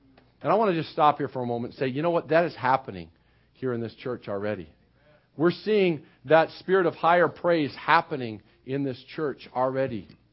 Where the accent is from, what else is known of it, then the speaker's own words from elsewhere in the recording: United States; I know as good American men and women, we like to compartmentalize everything